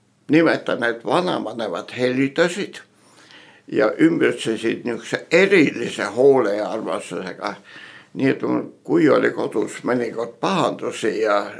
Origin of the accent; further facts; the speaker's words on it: Tallinn, Harju County, Estonia; Nii sündisin Tallinnas. Olen tallinlane. Toonkuniga tänaval.